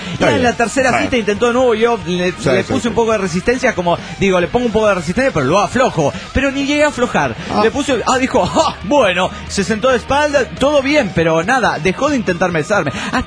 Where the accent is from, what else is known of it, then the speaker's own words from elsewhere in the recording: Mexico City, Mexico; also born or lived in Aguascalientes; now in Toluca, Mexico; Soy hidrochilanga y estoy en Toluca, porque en realidad yo nací en Aguascalientes y luego casi que me crié en el Chilangolandia, en el DF mexicano, y ahora estoy en Toluca y soy la geografía mexicana toda en una.